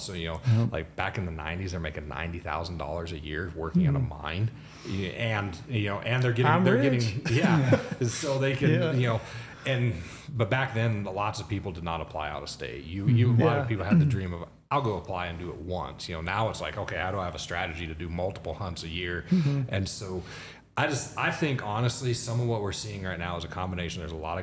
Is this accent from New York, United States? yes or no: no; Wyoming, United States; I grew up in Southwest Wyoming.